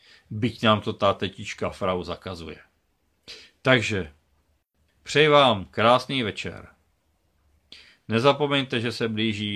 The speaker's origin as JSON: {"language": "Czech", "region": "Moravia", "country": "Czechia", "said": "Jsem Moravák, jsem Čechoslovák, mám rád tuto zem. Moji vlast, ve které jsem se narodil, pro kterou umřu."}